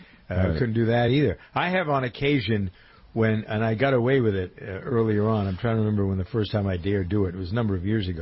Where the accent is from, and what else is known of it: Massachusetts, United States; born or raised there